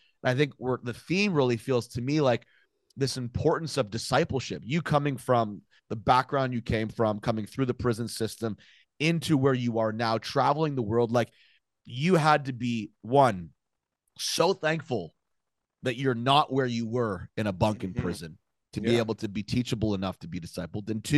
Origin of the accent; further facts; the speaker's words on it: Canada; because as a Canadian man, I remember going to like Southern, like deep South churches.